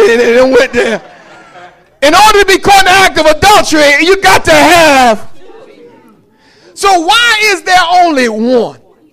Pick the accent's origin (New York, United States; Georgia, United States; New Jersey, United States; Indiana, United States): New Jersey, United States; accent: Jersey; See, my Jersey accent comes out every now and then.